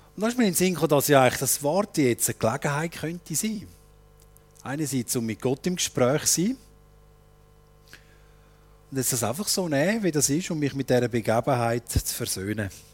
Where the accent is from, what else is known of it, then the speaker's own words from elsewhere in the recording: Switzerland; Aber eben wir Schweizer, 5 Minuten und dann schauen wir auf die Uhr und fangen an zu reagieren.